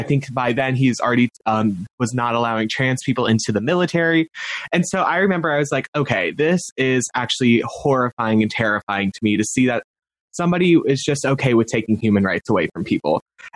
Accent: United States; I'm again proud to say I'm an American.

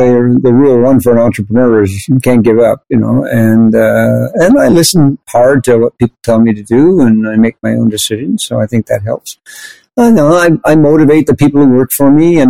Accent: Canada; because I'm a Canadian.

